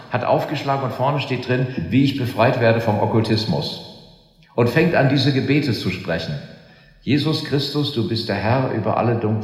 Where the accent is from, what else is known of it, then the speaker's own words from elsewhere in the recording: Eschwege, Hesse, Germany; Und das ist mein Heimatort, wo ich zur Schule gegangen bin, Eschwege, an der ehemaligen Grenze.